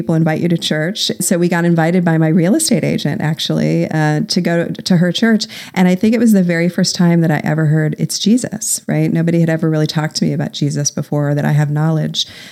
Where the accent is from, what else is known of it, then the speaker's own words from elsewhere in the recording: Ohio, United States; I grew up in Ohio in an upper middle class home that looked really great on the outside.